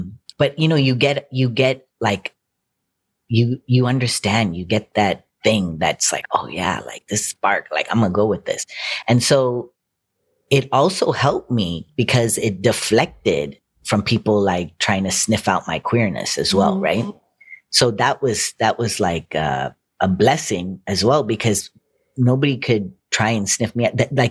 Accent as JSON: {"language": "English", "town": "Lancaster", "region": "California", "country": "United States", "tie": "born or raised there", "said": "I think that growing up in Lancaster, it was like, you know, I didn't feel the effects of racism in the same way. Like, yes, there was racism. Yes, it was a hick town."}